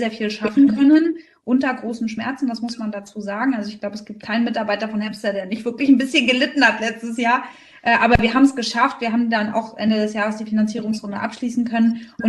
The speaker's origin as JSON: {"language": "German", "region": "Berlin", "country": "Germany", "lives_now": "Rostock, Germany", "said": "ich bin gar kein gebürtiger Fischkopf, sondern ich komme eigentlich aus Berlin. Aber bin ja 2014 nach Rostock gezogen."}